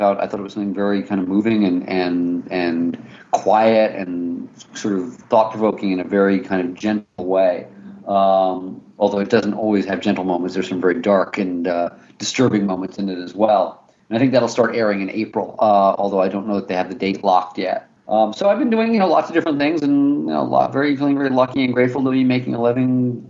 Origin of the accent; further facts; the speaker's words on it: New York, United States; I grew up in New York, and New York in the winter has a very certain kind of feeling to it